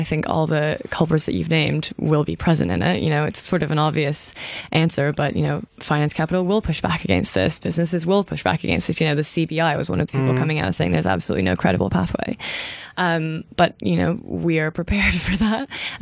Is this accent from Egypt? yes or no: no; Canada; As a Canadian